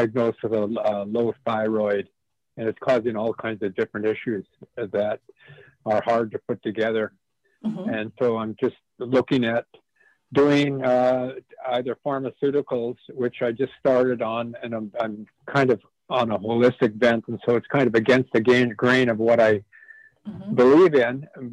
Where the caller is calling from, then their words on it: Long Beach, California, United States; Long Beach, California.